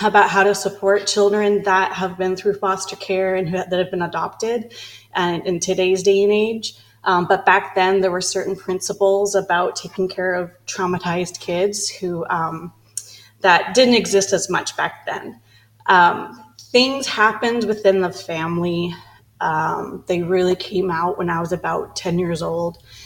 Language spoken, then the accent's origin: English; Vancouver, British Columbia, Canada; born there; So I was born in Vancouver, BC, and I was actually adopted as an older child